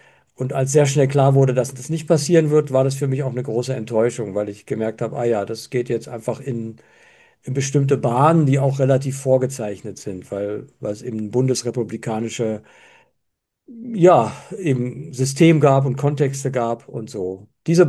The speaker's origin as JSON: {"language": "German", "town": "Schwedt", "region": "Brandenburg", "country": "Germany", "tie": "born or raised there", "said": "In Schwedt."}